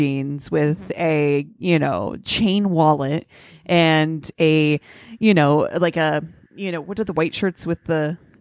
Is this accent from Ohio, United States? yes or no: yes; Columbus, Ohio, United States; Well, they're a Columbus company, and so I'm, you know, down for my hometown heroes, Hollister too.